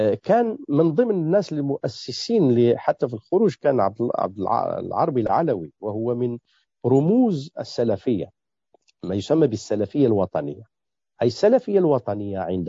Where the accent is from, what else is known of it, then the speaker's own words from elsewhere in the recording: Morocco; حزب الاستقلال عندنا في المغرب